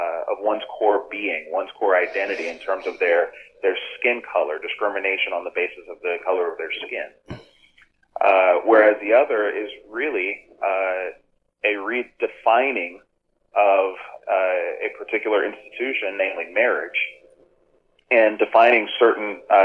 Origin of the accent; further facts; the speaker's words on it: Maryland, United States; which I'm from the Maryland area. My parents were born and raised in D.C., and I grew up in southern Maryland.